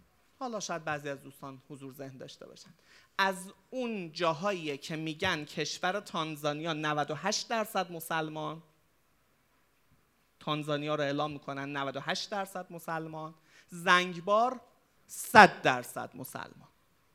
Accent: Iran; گفتم که من از ایران اومدم

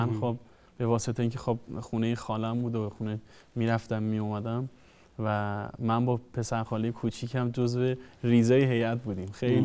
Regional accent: Qazvin, Iran; نرم افزارشون هم تو شهر خودمون شهر قزوین شروع کردیم، آروم آروم یاد گرفتن. برای سال 90 من تو قزوین دفتر فیلمسازی زدم.

